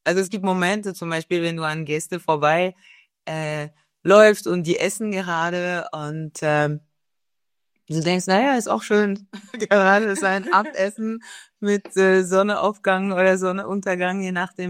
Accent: Paris, Île-de-France, France; German is a second language; Ich bin in Frankreich geboren, in Paris geboren, aufgewachsen. Werde 48 in 2 Monaten.

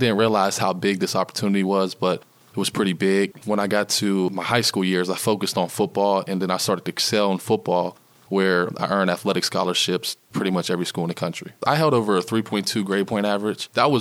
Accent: North Braddock, Pennsylvania, United States; Growing up in North Braddock, that's where I went to school. So I went to the Woodland Hills School District.

